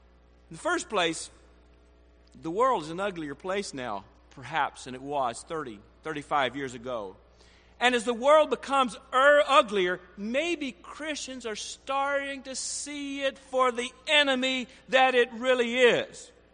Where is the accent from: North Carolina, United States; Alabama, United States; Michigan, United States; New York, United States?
Alabama, United States; Athens; I'm from North Alabama, Athens, went back to a congregation there called Hughes Road